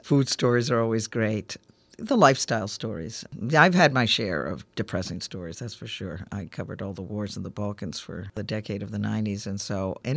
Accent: United States; My parents were from Italy, but I was born in the United States, grew up here, went to college here, and pretty much feel I'm an American.

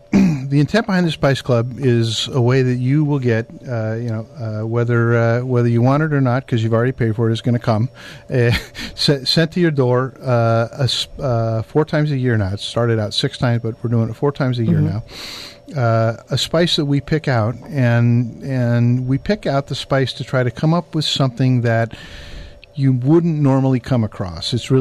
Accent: Tiburon, California, United States; Well, for me, it's a homecoming. I grew up in Tiburon, so...

